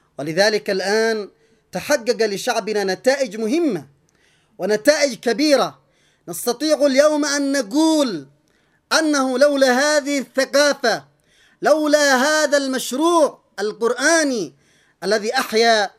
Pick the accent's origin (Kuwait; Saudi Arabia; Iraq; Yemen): Yemen; منها بلدنا اليمن هو مستهدف أيضا في المقام الأول